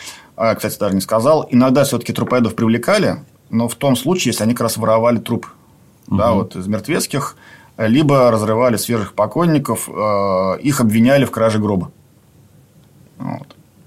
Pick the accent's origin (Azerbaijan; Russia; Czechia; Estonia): Russia; Volga region; Я сам местный волжанин.